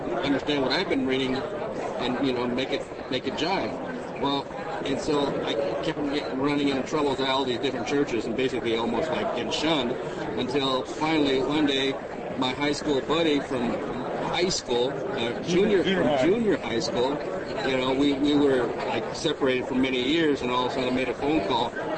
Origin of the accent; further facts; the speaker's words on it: Seattle, Washington, United States; from Seattle, Washington.